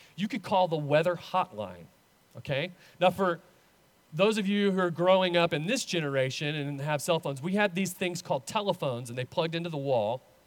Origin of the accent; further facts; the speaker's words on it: Lubbock, Texas, United States; and I was from Lubbock, right?